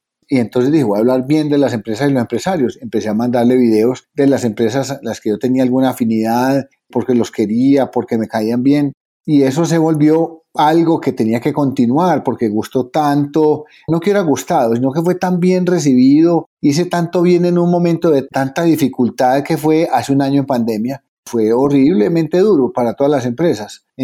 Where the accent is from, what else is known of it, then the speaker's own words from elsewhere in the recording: Medellín, Antioquia, Colombia; born there; Yo quiero decir que soy un colombiano, 100% fanático de mi país, de mi tierra, por supuesto, nacido en Medellín, paisa